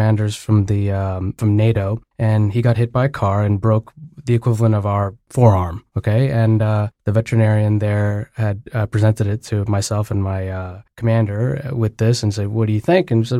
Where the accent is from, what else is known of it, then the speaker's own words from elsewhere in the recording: New York, United States; So I grew up in New York. I did a medical school in Philadelphia at Drexel.